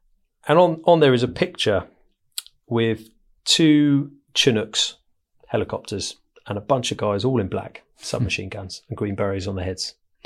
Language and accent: English; Buxted, South East England, United Kingdom; I grew up at a very rural upbringing in East Sussex. So around the area of Uckfield Lewis, there's a little village called Buxted. And that was me growing up there.